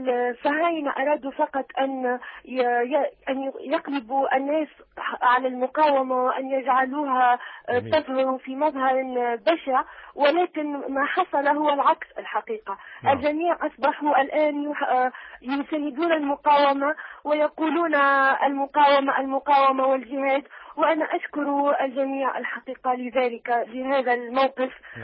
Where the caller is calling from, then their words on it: Tunisia; سيدي وأود أن أحييكم من تونس.